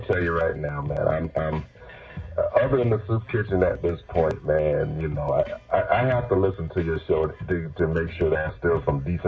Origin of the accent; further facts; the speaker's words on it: Florida, United States; And then we got, you know, and I'm from Florida.